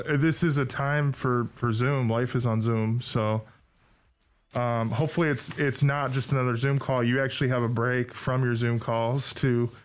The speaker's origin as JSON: {"language": "English", "region": "California", "country": "United States", "lives_now": "Portland, United States", "said": "I'm from California who moved north."}